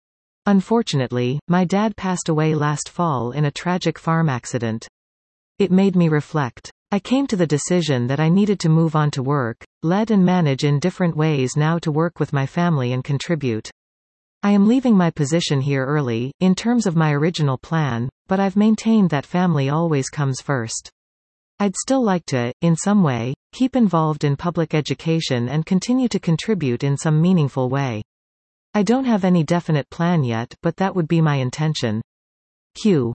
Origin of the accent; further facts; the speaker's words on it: Glen Huron, Ontario, Canada; I live on my family farm in Glen Huron. I was born and raised there. From kindergarten to grade 8, I was at Duntroon Central Public School. From there, I went to Collingwood Collegiate Institute.